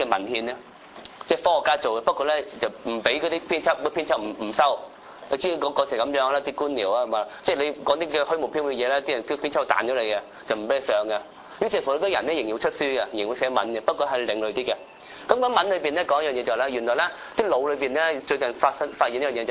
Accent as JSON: {"language": "Cantonese", "country": "China", "said": "我哋中國人都有啦嚇"}